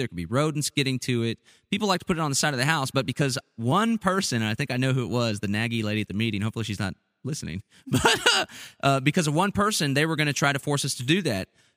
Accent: Austin, Texas, United States; I grew up in Austin my whole life. I don't want to leave Austin. I really like Austin. My family's here.

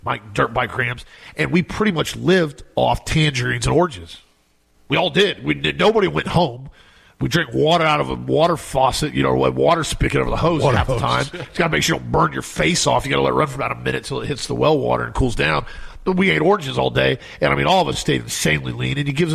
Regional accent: Auburndale, Florida, United States; I remember growing up in Auburndale here

